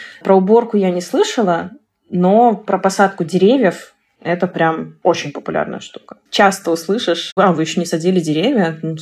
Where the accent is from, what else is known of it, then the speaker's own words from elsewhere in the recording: Belarus; moved away as an adult; now in Vilnius, Lithuania; Я приехала из Беларуси в Литву в июне 2021 года. Это значит, что уже больше 2 лет мы уже здесь. Я живу в Вильнюсе.